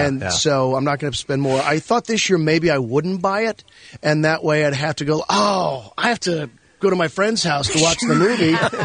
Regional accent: Missouri, United States; also born or lived in Chicago; The Chiefs because I grew up in Missouri, and they were always my favorite.

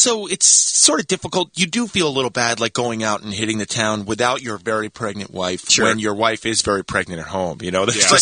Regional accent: New York, United States; My team is the New York Giants. I'm from New York, so

